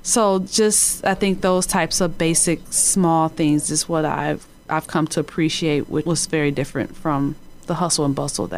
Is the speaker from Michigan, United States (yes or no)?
yes; Detroit, Michigan, United States; Like, I'm from Detroit. It's 550 miles. It's a 9-hour drive. And I didn't like being so far from family.